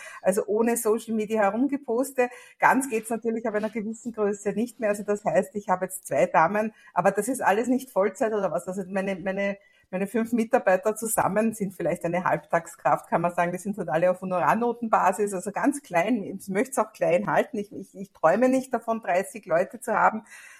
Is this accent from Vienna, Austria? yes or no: yes; Vienna, Austria; ich komme aus Wien und habe 2 Kinder, die mittlerweile erwachsen sind